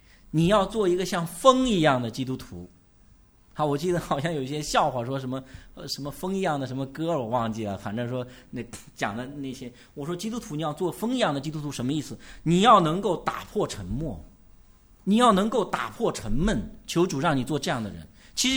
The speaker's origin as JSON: {"language": "Chinese", "country": "China", "said": "我们中国人就是，我说中国是一个求神迹的一个民族"}